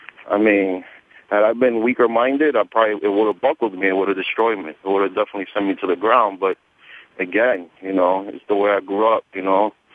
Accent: New York, United States; He's in New York. He's in my hometown. I don't have to travel anywhere.

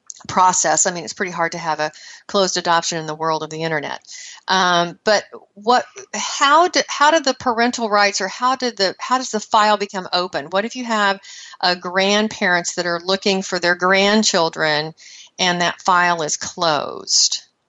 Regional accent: Iowa, United States; born there; I know that I was born in Iowa, and this is my birth date.

